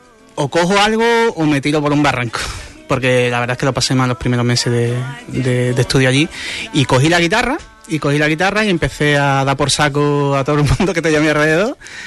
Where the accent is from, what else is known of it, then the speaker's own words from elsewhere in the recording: Huelva, Andalusia, Spain; Yo soy de Huelva